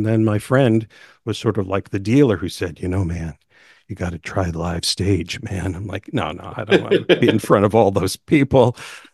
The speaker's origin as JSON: {"language": "English", "region": "New York", "country": "United States", "tie": "born or raised there", "said": "As for myself, I grew up in New York, but we didn't see a lot of theater growing up."}